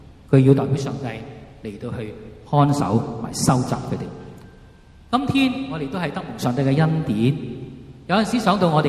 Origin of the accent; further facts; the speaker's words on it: Hong Kong; 很可能我们心里面都会为到我们香港人